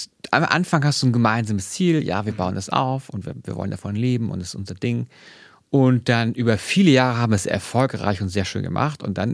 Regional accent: Hamburg, Germany; Sag ich das als Hamburger?

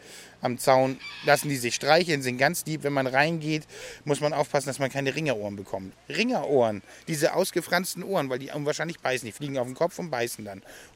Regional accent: Hamburg, Germany; born there; now in Krützen, Germany; Nein, ich bin nicht gebürtiger Krützener. Ich bin in Hamburg geboren und jetzt halt durch meine Frau in Krützen.

